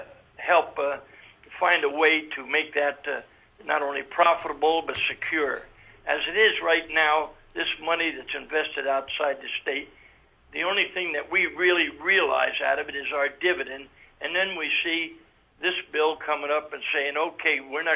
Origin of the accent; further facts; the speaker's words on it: Cooper Landing, Alaska, United States; I am from Cooper's Landing.